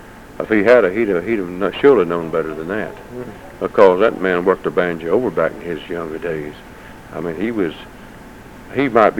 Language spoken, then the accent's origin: English; North Carolina, United States; and I'm a North Carolina boy, and I'm not saying because I'm from North Carolina